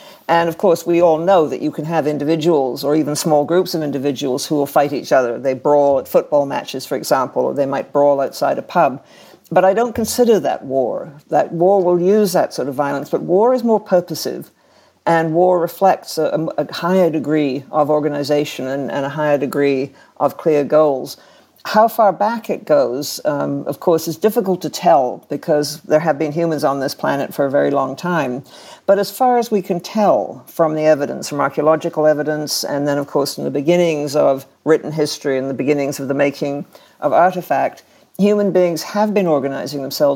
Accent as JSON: {"language": "English", "country": "Canada", "said": "I'm a Canadian"}